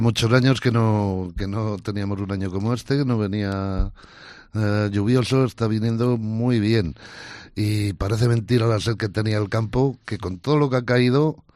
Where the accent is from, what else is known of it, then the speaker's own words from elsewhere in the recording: Valoria, Castile and León, Spain; en mi pueblo, en Valoria